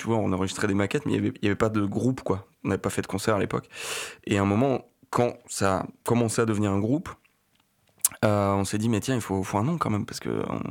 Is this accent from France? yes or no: yes; Beauvais, Hauts-de-France, France; On vient de Beauvais